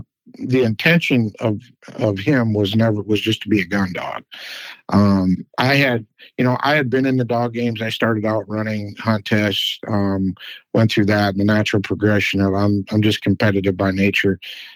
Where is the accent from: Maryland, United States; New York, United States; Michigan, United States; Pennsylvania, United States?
Michigan, United States; I grew up in Michigan and we raised ducks, but most of them are wood ducks and mallards and a few teal and stuff.